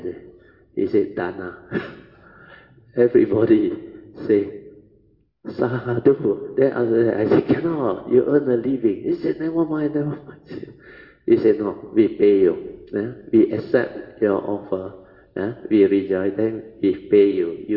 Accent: Malaysia; I said, we are from Malaysia. We want to pay respect, make offering to Ajahn Mahabua.

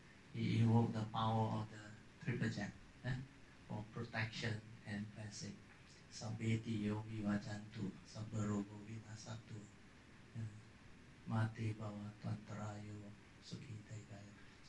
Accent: Kedah, Malaysia; English is a second language; now in South Korea; In my home state, Kedah State, I was the only non-Malay

